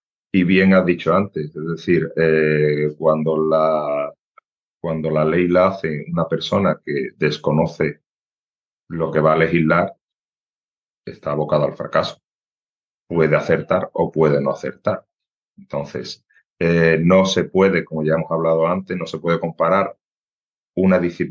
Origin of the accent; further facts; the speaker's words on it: Andalusia, Spain; esa velocidad, que lo llevamos nosotros como andaluces.